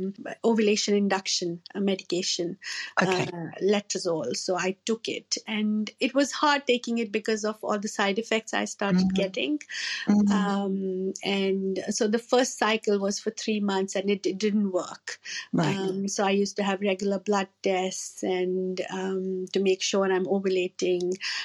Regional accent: India; now in New Zealand; I'm originally from India. I've been in New Zealand for almost 10 years now. I'm a GP. I work in North Shore.

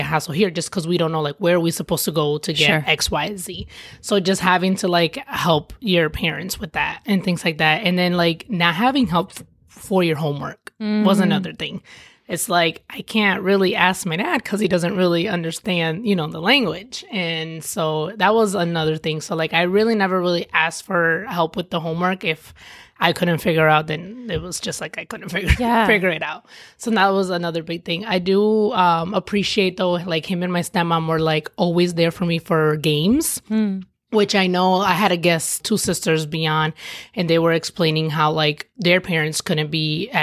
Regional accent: Michigan, United States; also born or lived in New York; Born in New York, but I was raised in Michigan.

